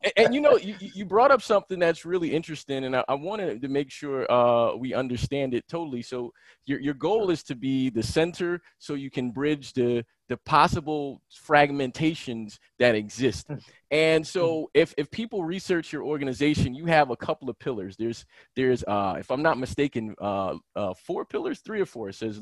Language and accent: English; United States; now in Latin America; I'm an American in a Latino country, and I speak, as they say, I speak gringo when I speak Spanish, so they know that I'm like not a native speaker